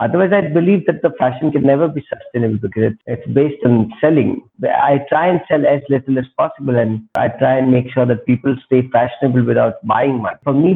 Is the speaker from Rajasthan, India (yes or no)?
yes; Rajasthan, India; English is a second language; You know, for me, I'm from Rajasthan. So being economic and being smart is part of the system here.